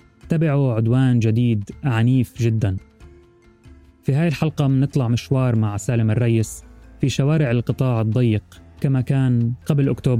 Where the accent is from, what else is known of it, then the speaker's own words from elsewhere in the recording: Palestine; مرات مننسى لأي مدى مساحاتنا ضيقة ومعقدة لحد ما يسألنا الغريب عنها، كفلسطينيين وفلسطينيات أقصد.